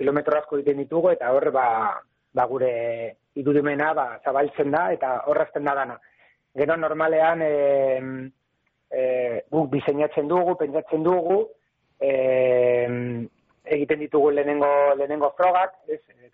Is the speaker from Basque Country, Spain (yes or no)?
no; Rubena, Castile and León, Spain; Egin genuen Burgozen herri txiki batean, bueno, nire herrian, Rubenan, herri txikia da, 200 biztanle deko